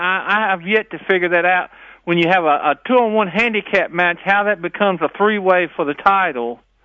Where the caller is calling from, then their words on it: Virginia, United States; from Virginia.